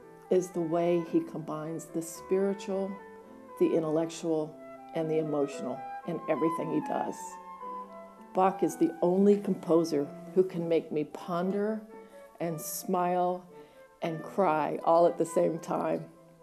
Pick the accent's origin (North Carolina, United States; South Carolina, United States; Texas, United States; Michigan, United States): North Carolina, United States; Greensboro; from Greensboro, North Carolina